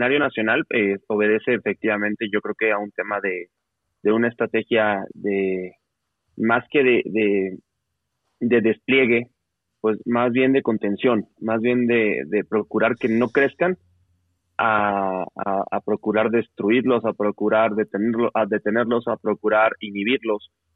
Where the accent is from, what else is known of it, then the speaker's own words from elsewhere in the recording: Mexico; no olvidemos que somos Estado mexicano.